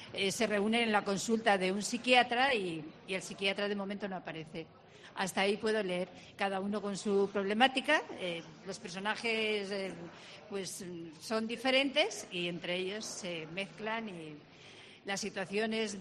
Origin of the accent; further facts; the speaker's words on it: Castilla-La Mancha, Spain; en mi pueblo, por ejemplo, yo soy de la Alcarria